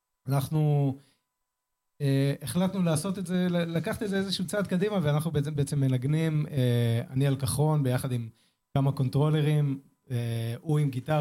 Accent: Avihayil, Central District, Israel; אנחנו במקור, אני ממושב אביחיל

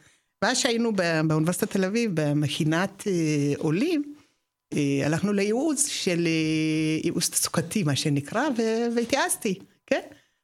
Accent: Ethiopia; now in Israel; אני גדלנו בבית ציוני, שחלם להגיע

